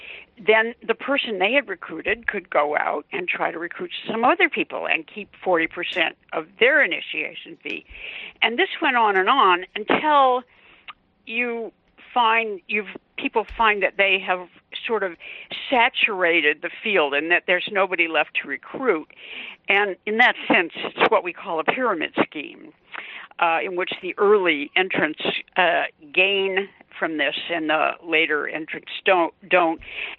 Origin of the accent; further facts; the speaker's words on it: Oregon, United States; I used Oregon for a couple of reasons, partly because it's my home state